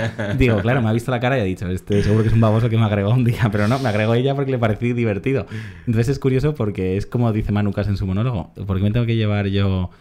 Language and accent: Spanish; Parla, Community of Madrid, Spain; este es el mejor inglés que puedo hacer, soy de Parla, hija, yo en Parla soy un intelectual hablando así